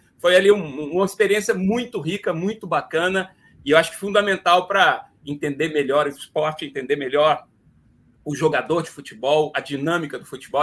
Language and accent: Portuguese; Brazil; moved away as an adult; now in Orlando, United States; Viemos juntos para Orlando 7 anos atrás para trabalhar no Orlando City. Viemos do Brasil, Diogo está lá até hoje no Orlando City.